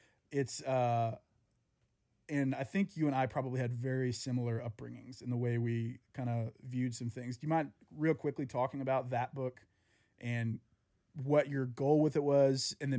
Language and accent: English; the South, United States; Because, like, I grew up in the South, too